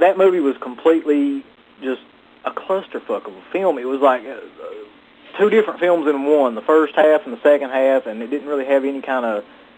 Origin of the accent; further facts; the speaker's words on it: Kentucky, United States; We're from Kentucky, man.